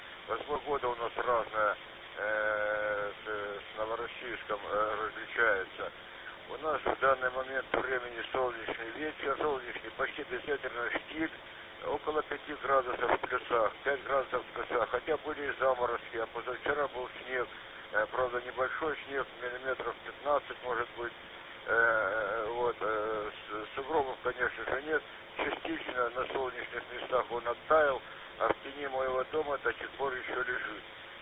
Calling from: Birobidzhan, Jewish Autonomous Oblast, Russia; мой ТТС, Биробиджан на Дальнем Востоке

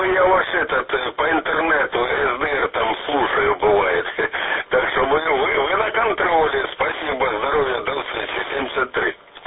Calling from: Antratsyt, Luhansk Oblast, Ukraine; Антрасыт, вблизи Луганска такой город есть, 60 километров

